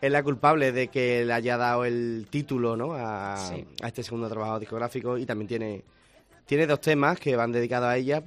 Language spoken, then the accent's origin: Spanish; Utrera, Andalusia, Spain; muchos parecidos por allí de mi tierra, de Utrera, por Sevilla también, por sus pueblos, alrededores.